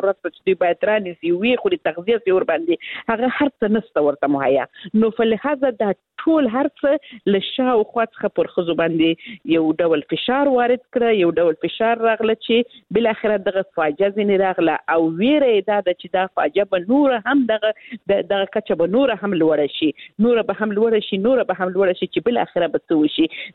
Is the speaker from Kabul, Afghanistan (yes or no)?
no; Helmand, Afghanistan; یعنی زه خپل د هلمند ولایت څخه یم